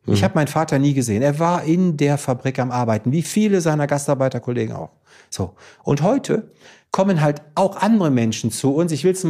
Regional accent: Greece; Ich bin Grieche, ich sag das auch, und ich habe eine russische Frau.

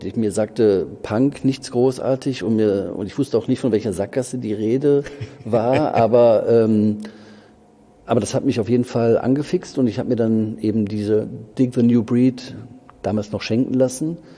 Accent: Mülheim an der Ruhr, North Rhine-Westphalia, Germany; Also ich bin ja ursprünglich aus dem Ruhrgebiet, Mühlheim an der Ruhr, und bin dann zum Studieren nach Bonn gegangen.

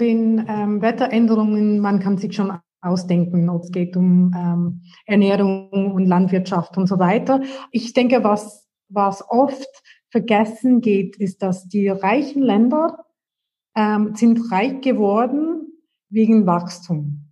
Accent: India; German is a second language; In meiner Heimat Indien, die Ureinwohner kämpfen gegen Kohlenminen.

